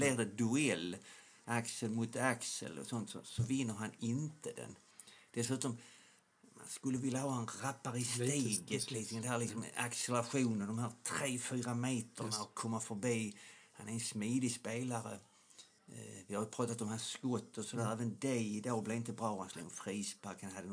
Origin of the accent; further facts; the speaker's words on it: Skåne, Sweden; accent: Scanian; Jag ska försöka att göra min skånska lite mer förståelig.